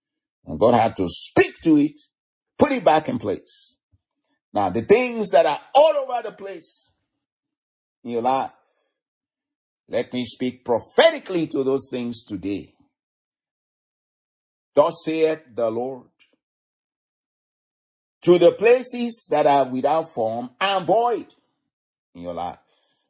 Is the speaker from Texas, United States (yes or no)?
no; Arizona, United States; because I'm from Arizona. And any freeway in Arizona, you go 1 mile or a mile and a half at most.